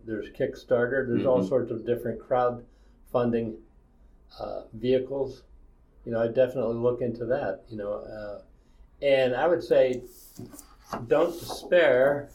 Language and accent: English; East Liverpool, Ohio, United States; go back to my hometown of East Liverpool, Ohio.